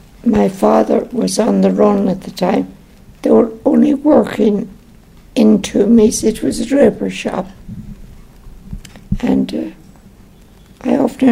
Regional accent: Ballyconnell, Ulster, Ireland; also born or lived in Dublin; All my life in Ballyconnell.

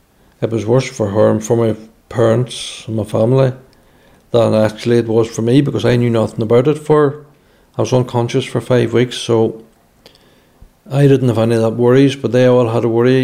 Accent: Newry, Northern Ireland, United Kingdom; I grew up outside Newry, County Down, on a farm. Went to school there and decided to join the police in 1982.

